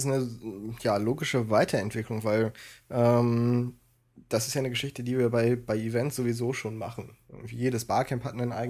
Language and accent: German; Hanover, Lower Saxony, Germany; Als Hannoveraner ist